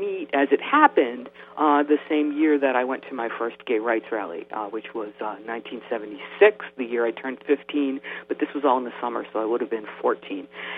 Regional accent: Baltimore, Maryland, United States; I grew up in Baltimore City.

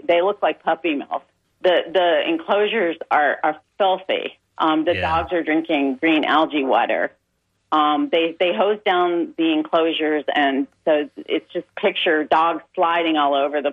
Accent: California, United States; I grew up in California. I had no idea, you know, Massachusetts is very different.

